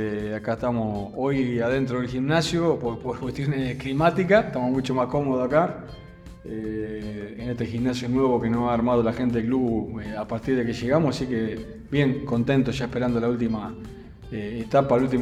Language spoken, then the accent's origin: Spanish; Banfield, Buenos Aires Province, Argentina; De Banfield. Nacido en Banfield, a Viamonte y Serrano, a 7, 8 cuadras de la cancha de Banfield. Pero me crié futbolísticamente en Lanús